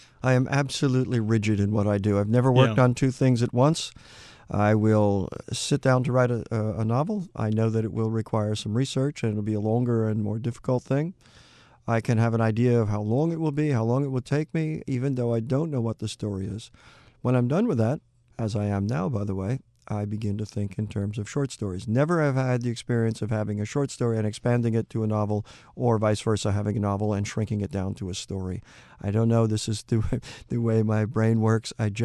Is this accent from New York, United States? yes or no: yes; Peekskill, New York, United States; I grew up in Peekskill, as I say, and I still have my closest friend there